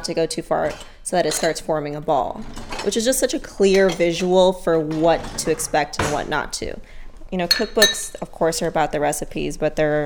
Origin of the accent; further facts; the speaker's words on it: Miami, Florida, United States; I'm from Miami, big family. My mom had her go-tos. My family's Nicaraguan, so she would make gallo pinto and things like that that were traditional